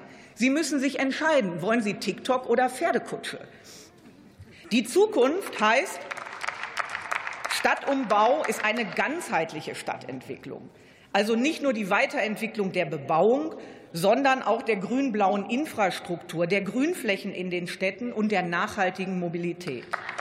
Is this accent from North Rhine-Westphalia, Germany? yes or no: yes; Wuppertal, North Rhine-Westphalia, Germany; wie zum Beispiel aus meiner Heimatstadt Wuppertal